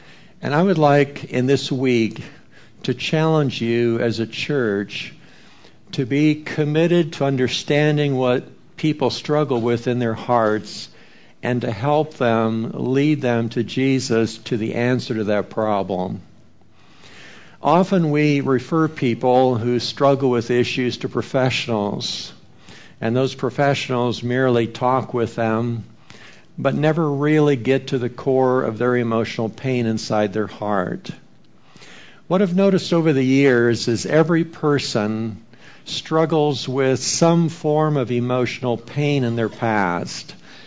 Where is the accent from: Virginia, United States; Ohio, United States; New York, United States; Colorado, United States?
Colorado, United States; You notice I'm from Colorado, so I put snow scene in front of you there.